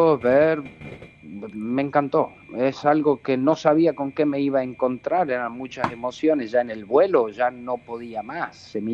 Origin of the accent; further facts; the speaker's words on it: Tucumán, Argentina; moved away; Fui hace casi un año y eso me cargó tanto las pilas, ver a mi gente, a mi familia, a mis amistades, mi tierra, los olores, las comidas